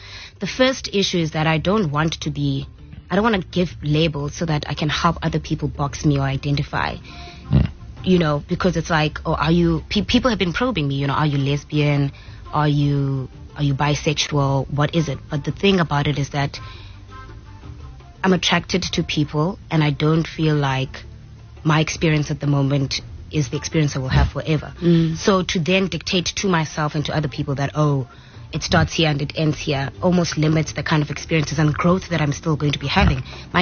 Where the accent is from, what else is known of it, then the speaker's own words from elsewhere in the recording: South Africa; I think it's an important aspect of my identity as a South African woman in general